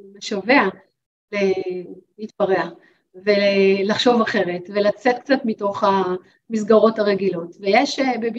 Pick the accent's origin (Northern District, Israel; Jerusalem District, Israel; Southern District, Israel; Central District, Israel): Central District, Israel; Rishon LeZion; also born or lived in Tel Aviv; אני גדלתי בתל אביב, נולדתי בתל אביב, למדתי בבית ספר בלפור, ומיד עם הגיעי לכיתה ב', אחרי שכבר השתרשתי במקום מסוים, הוריי החליטו שהם עוברים לגור במושבה